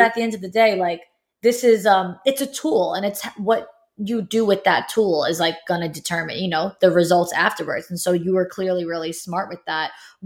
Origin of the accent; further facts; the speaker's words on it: New York, United States; So I'm from New York, but so I watched